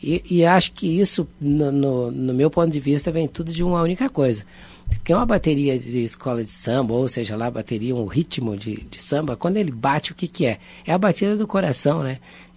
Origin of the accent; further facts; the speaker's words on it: Pedra Lisa, Rio Grande do Sul, Brazil; also born or lived in Cazuza Ferreira; Eu nasci em Cazuza Ferreira, mas cresci numa localidade chamada Pedra Lisa